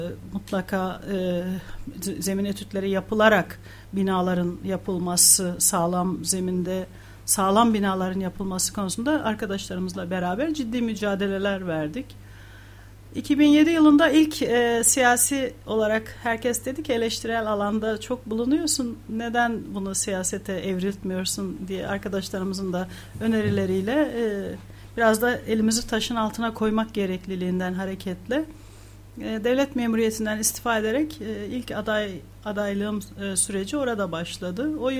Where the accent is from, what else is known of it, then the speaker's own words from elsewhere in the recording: Adana, Turkey; Adana doğumluyum. İlkokul, ortaokul, lise ve üniversiteyi Adana'da tamamladım.